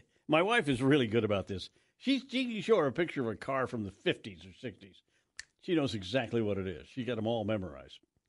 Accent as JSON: {"language": "English", "country": "United States", "tie": "born or raised there", "said": "Looking back to when I was a child growing up in America, they used to bring out the new car models"}